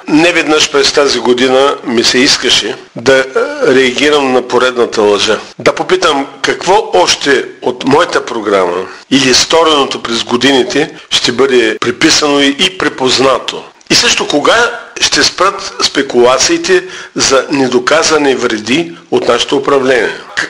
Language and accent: Bulgarian; Burgas, Burgas Province, Bulgaria; Но като бургазлия, ви давахте за лошо или за хубаво съвсем обективни оценки